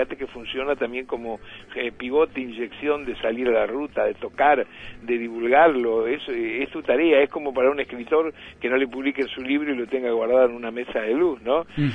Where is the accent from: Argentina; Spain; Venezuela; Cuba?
Argentina; Rosario, Santa Fe; cuando era chico con mis padres en Rosario